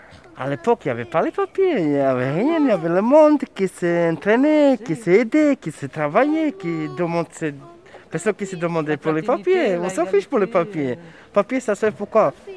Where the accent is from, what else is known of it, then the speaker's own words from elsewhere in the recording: Serbia; now in France; Bon, moi, je viens de Serbie. Là, ça fait déjà plus de 12 ans, à peu près, avec toute ma famille, quasiment.